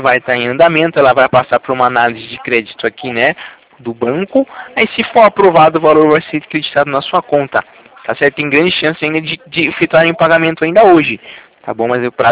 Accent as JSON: {"language": "Portuguese", "town": "Itatiba", "region": "São Paulo", "country": "Brazil", "said": "Eu sou de Itatiba, interior de São Paulo."}